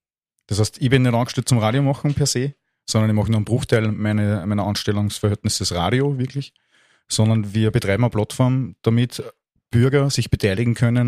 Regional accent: Kirchdorf an der Krems, Upper Austria, Austria; bin aus Kirchdorf an der Krems

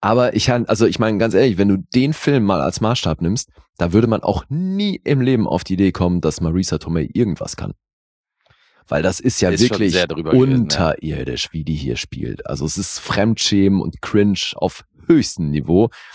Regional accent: Italy; German is a second language; gerade als Italiener

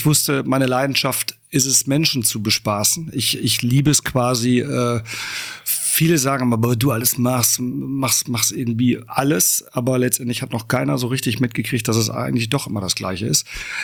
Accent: Bottrop, North Rhine-Westphalia, Germany; In Bottrop im Springfeld.

